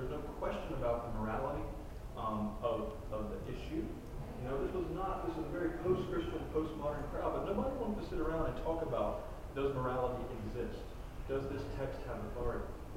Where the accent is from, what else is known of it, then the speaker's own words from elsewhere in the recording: the South, United States; accent: Southern; Here I am, you know, with my Bible, my Southern accent in Maine, and my collar on.